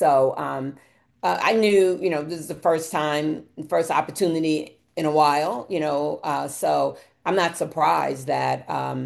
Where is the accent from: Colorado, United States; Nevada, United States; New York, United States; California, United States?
New York, United States; now in Illinois, United States; But I must confess, I grew up in New York. I can't tell a lie.